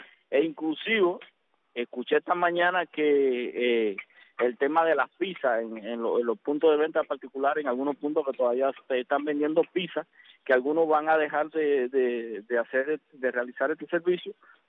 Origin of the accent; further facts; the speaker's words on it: Cuba; yo como cubano te puedo decir